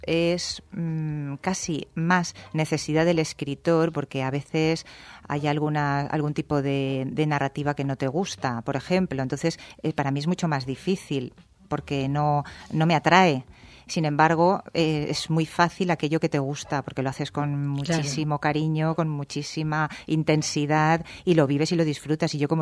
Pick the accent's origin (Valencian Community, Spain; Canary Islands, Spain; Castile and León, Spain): Valencian Community, Spain; Banyeres de Mariola; es una editorial valenciana, como yo, y soy de Bañeres de Mariola, alicantina, o sea, por los cuatro costados, pertenezco a la comunidad valenciana y además la adoro